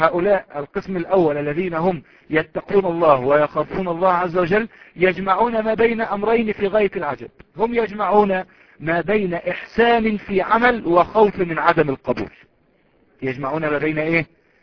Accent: Egypt; يعني مثلا نحن عندنا في مصر الان رغيف قدره 5 قروش

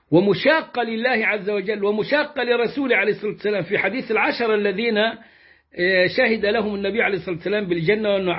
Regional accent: Egypt; وسمعت المدعو الشاطر حسن عندنا في مصر في الثمانينات والتسعينات

